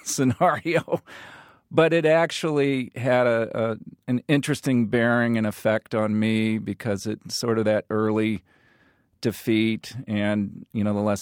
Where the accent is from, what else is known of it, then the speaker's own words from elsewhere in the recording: Peoria, Illinois, United States; So, you know, in the rural middle America that I grew up with, you sort of said, oh, I'm from Peoria.